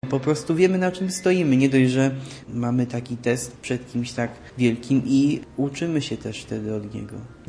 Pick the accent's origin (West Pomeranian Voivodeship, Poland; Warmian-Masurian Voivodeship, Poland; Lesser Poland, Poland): Warmian-Masurian Voivodeship, Poland; Olsztyn; now in Warsaw, Poland; jestem z Olsztyna, w tej chwili uczę się na Uniwersytecie Muzycznym w Warszawie.